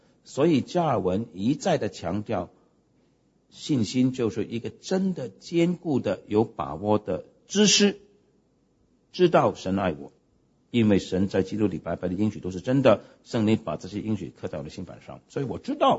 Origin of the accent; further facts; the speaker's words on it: Hong Kong; born there; 我是香港殖民地出生的